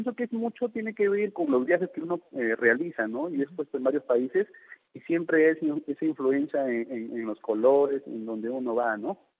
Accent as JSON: {"language": "Spanish", "town": "Cajabamba", "region": "Cajamarca", "country": "Peru", "tie": "born there", "lives_now": "Trujillo, Peru", "said": "Él nació en Cajabamba, mis padres también nacieron en Cajabamba, yo nací en Cajabamba"}